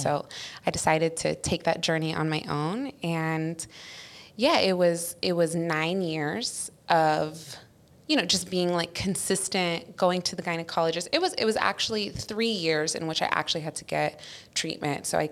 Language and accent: English; California, United States; I grew up in the States, in California, in a pretty strict Arab American home.